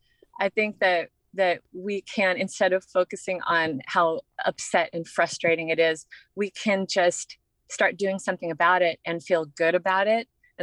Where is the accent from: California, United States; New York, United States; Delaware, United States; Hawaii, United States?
California, United States; Sacramento; I'm from Sacramento. I'm still going to pick it up.